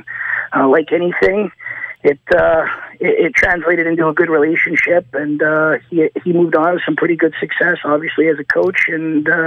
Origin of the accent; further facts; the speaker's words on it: Canada; And being a Canadian, where there's a lot of U.S.-based officials, and being one of the few Canadians working down there